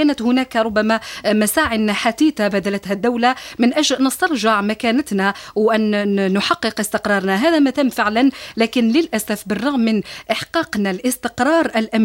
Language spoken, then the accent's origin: Arabic; Algeria; تحسب يعني علينا نحن كجزائريين